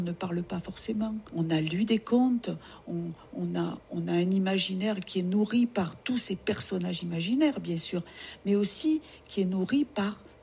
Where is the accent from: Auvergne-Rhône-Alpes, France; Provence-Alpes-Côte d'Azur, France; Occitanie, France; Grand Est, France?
Provence-Alpes-Côte d'Azur, France; je suis native des Alpes de Haute-Provence. J'ai passé beaucoup de temps avec des gens très aimants dans les Hautes-Alpes. Et maintenant, je vis ailleurs, mais voilà, je viens régulièrement.